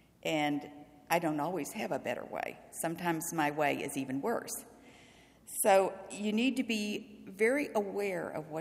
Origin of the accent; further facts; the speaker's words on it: Missouri, United States; now in Lufkin, United States; I came from Missouri to Texas, so that was kind of like a cultural shock too, so just a little bit.